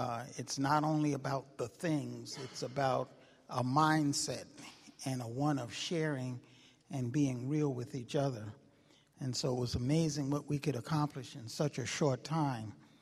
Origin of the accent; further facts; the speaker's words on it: Philadelphia, Pennsylvania, United States; I'm from Philadelphia, and it was a leap of faith to come over here since I never had a passport before